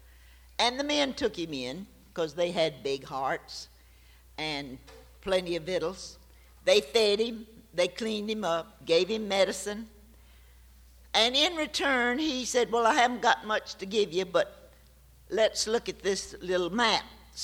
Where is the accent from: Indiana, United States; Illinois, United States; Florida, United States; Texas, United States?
Florida, United States; Gainesville; But when I was a little girl, you know, I grew up in Gainesville. I had my third birthday in Gainesville.